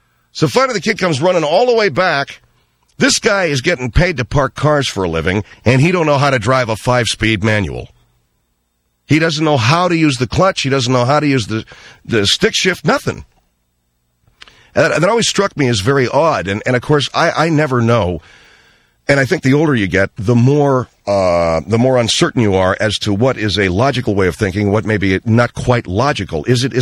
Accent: Arcadia, United States; I took her out to see the cap because I grew up in Arcadia, and I had this truck

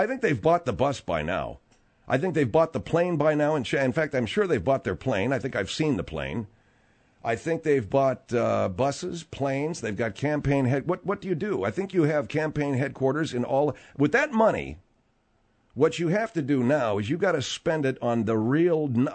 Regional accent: United States; We're, as an American people, as a voting, as just a voters, we are at least 30 years behind what's really going on

